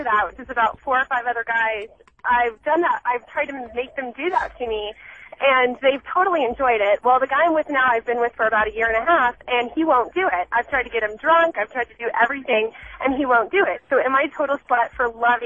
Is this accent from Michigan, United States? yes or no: no; Las Vegas, Nevada, United States; Hi, I'm from Vegas, and I have a question